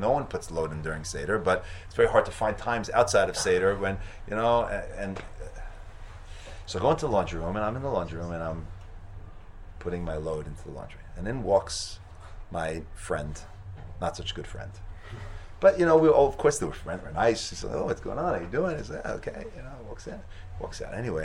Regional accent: Teaneck, New Jersey, United States; I'm what they call a Harry, okay? I grew up in Teaneck, New Jersey.

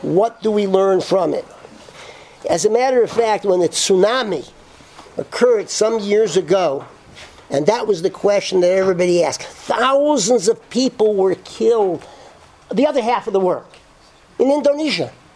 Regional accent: Connecticut, United States; born there; I was born in Connecticut

